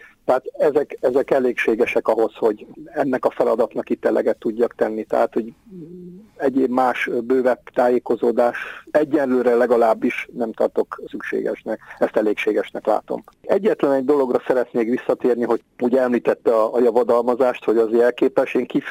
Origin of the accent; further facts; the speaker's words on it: Veresegyház, Pest, Hungary; also born or lived in Budapest; Nem itt születtem, de ide születtem, tehát Budapesten születtem, de a életem, nem tudom, negyedik, ötödik napjától kezdve, hogy édesanyám hazahozott a családi házba. Én Veresegyházon élek folyamatosan